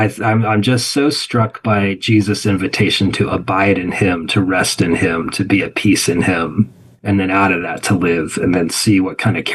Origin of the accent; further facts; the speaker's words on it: United States; especially as an American who's constantly under the influence of production and productivity and entrepreneurialism